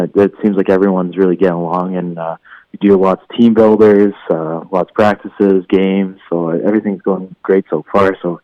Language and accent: English; Quesnel, British Columbia, Canada; I grew up in Quesnel, British Columbia